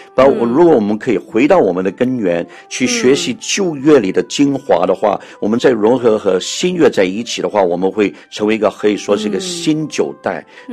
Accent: Hong Kong; also born or lived in Canada / United Kingdom; 我是香港人，但我其实是12年前从加拿大回来香港的。我在国外居住了大概40年的时间，英国和加拿大。

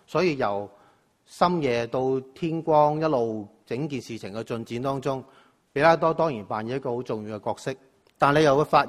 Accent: Hong Kong; 我们香港人现在经常都说搬龙门

